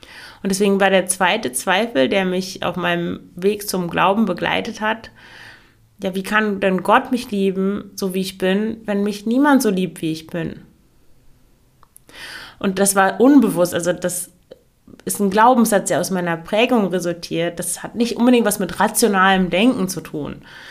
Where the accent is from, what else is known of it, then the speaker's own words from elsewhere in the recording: Germany; moved away as an adult; now in Belgium; Ich komme aus Deutschland, ich hatte vorher nie was mit Belgien zu tun.